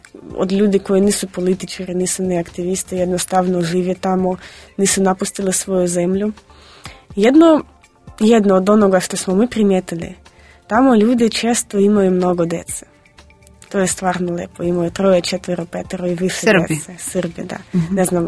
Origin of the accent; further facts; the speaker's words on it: Luhansk, Luhansk Oblast, Ukraine; Serbian is a second language; Ja sam rodom iz Luganska, imala sam prilika da vidim ukrajinsku televiziju koju ste spomenuli.